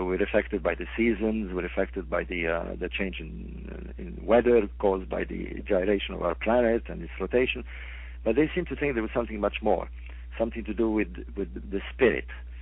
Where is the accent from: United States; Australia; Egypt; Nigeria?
Egypt; Alexandria, Alexandria Governorate; I'm from Alexandria, by the way. I was born in Alexandria.